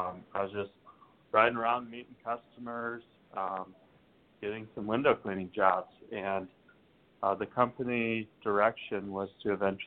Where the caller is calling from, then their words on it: Austin, Texas, United States; I'm down in Austin, Texas.